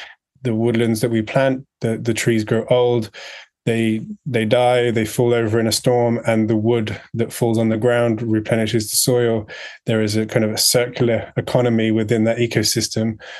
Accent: South West England, United Kingdom; accent: English; I'm also a Cornish man, even though I have a kind of English accent.

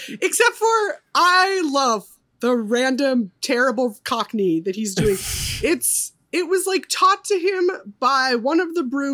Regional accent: California, United States; I'm from Southern California.

